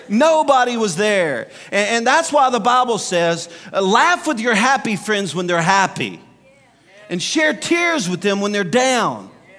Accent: Louisiana, United States; In Louisiana, y'all know I'm a Cajun, and we all talk like that back home.

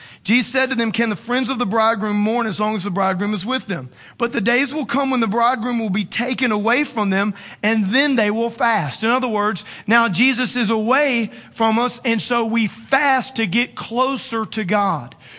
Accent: Louisiana, United States; You know, I'm from South Louisiana. And have you ever heard of Mardi Gras?

